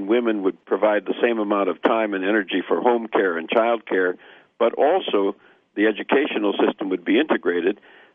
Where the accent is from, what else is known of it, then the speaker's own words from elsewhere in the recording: Wisconsin, United States; and I'm from Wisconsin, and some of the smaller cities in Wisconsin